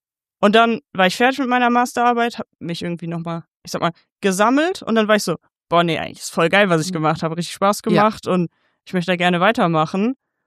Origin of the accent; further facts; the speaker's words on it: Wuppertal, North Rhine-Westphalia, Germany; born there; Und als gebürtige Wuppertalerin